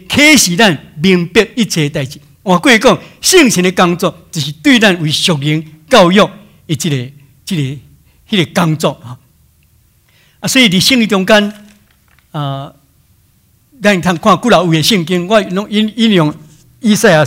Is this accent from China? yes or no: no; Taiwan; 特别我们台湾人非常注重子女的教育